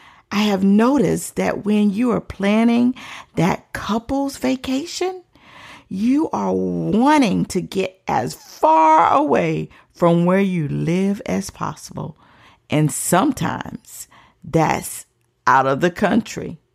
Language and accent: English; Orlando, Florida, United States; I grew up in Orlando, Florida, so I might be a little biased